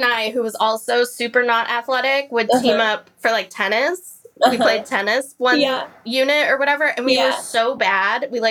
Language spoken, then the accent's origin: English; Florida, United States; Like, I grew up in Florida, so I'd be like, we're going to Busch Gardens every weekend. We're going to Disney World every weekend.